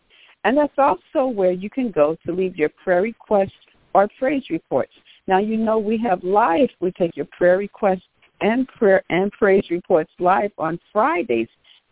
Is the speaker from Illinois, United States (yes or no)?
yes; Chicago, Illinois, United States; because I was freezing up in New Jersey, although I am from Chicago.